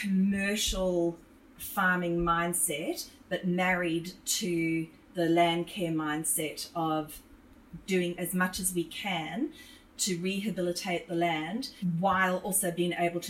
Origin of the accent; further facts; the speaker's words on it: Johannesburg, Gauteng, South Africa; now in Australia; growing up in South Africa, especially in Johannesburg where there's a lot of trees.